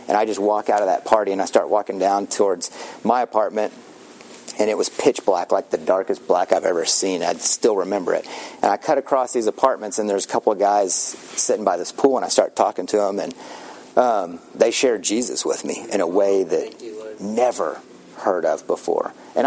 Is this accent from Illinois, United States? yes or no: no; Austin, Texas, United States; you know, I grew up in Austin